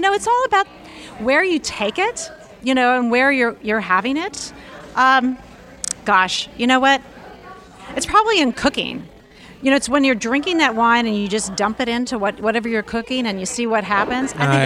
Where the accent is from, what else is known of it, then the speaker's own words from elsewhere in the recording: California, United States; growing up in California, you think, yeah, that's that thing in the.